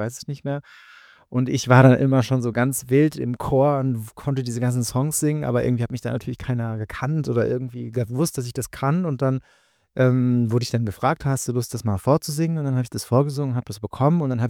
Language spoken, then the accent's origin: German; Hesse, Germany; Limburg ist nicht ganz meine Heimatstadt, weil ich aus einem wirklich kleinen Dorf so da aus der Nähe komme, zwischen Hessen und Rheinland-Pfalz.